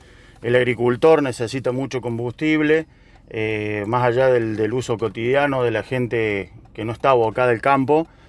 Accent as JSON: {"language": "Spanish", "town": "Villa María", "region": "Córdoba", "country": "Argentina", "said": "Sí, porque yo trabajo en Neuquén, soy de acá de Villa María."}